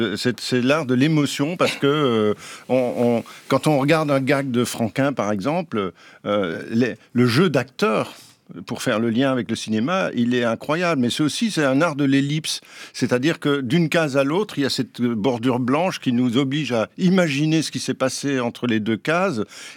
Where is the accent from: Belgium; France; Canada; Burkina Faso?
Belgium; born there; J'ai aucun mérite. Je suis né en Belgique déjà.